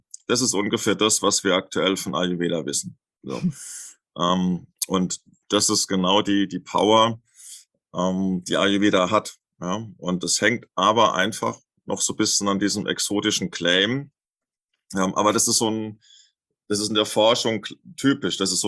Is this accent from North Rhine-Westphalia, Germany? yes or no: no; Lorsch, Hesse, Germany; Also ich bin ja aufgewachsen in Lorch in Südhessen.